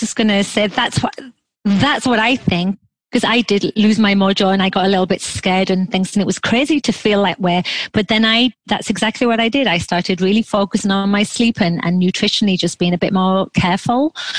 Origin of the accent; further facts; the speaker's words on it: England, United Kingdom; No, I'm English.